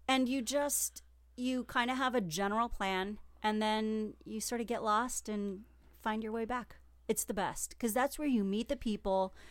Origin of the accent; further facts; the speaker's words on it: California, United States; born there; I'm a Hawaii girl at heart. I know I was born in California, but I'm a Hawaii girl.